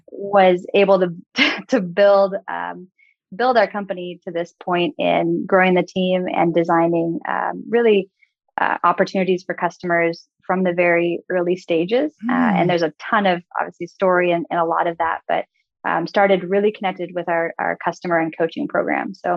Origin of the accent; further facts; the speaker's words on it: California, United States; Growing up, I grew up in Northern California on, kind of like a farm. It was 40 acres.